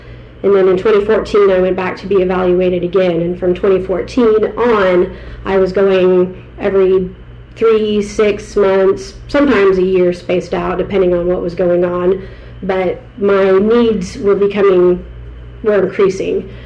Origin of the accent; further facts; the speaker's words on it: California, United States; I grew up in California. I was diagnosed when I was 3 years old.